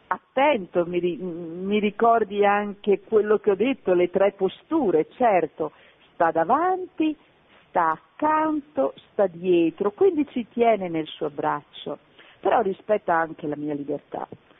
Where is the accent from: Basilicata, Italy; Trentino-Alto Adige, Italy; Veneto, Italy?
Trentino-Alto Adige, Italy; grazie di questo saluto dal Trentino, dal momento che sono una trentina anch'io